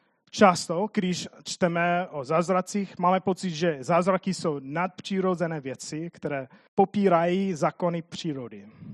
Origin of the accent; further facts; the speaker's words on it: United States; Czech is a second language; now in Czech Republic; nevím, asi většina z vás mě zná, ale já jsem Američan, tak občas mluvím divně